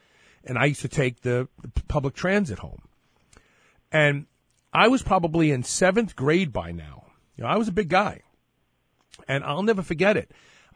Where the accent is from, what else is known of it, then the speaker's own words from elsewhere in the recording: Brooklyn, New York, United States; for me, growing up in Brooklyn, when I grew up in Brooklyn, my father used to refer to me as a puppy